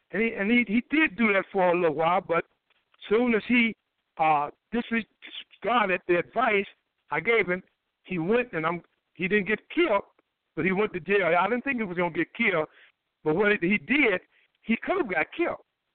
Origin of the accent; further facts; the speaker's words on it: Durham, North Carolina, United States; I was up in Durham, North Carolina, my hometown, yesterday